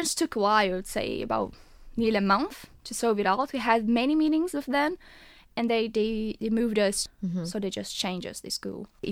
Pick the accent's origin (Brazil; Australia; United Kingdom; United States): Brazil; now in Ireland; I'm from Brazil.